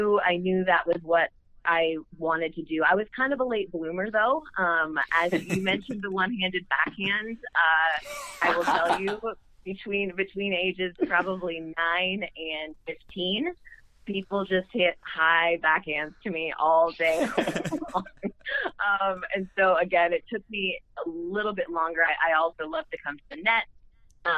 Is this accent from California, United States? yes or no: no; Florida, United States; growing up in South Florida for at least part of the year